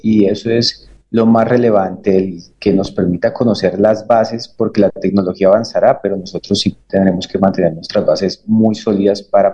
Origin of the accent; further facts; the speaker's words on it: Colombia; sino también como colombianos que realizamos operaciones en el mundo virtual